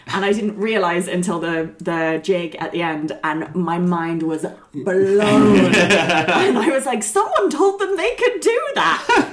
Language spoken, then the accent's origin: English; England, United Kingdom; So I grew up just outside London